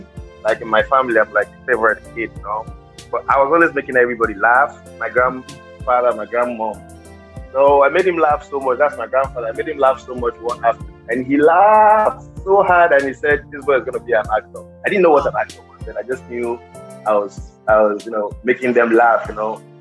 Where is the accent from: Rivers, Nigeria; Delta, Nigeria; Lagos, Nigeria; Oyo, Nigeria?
Delta, Nigeria; I'm from Delta State.